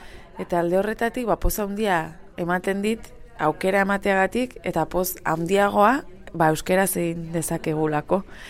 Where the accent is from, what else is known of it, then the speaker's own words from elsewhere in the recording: Irun, Basque Country, Spain; Ez ni Landetxakoa naiz, ez?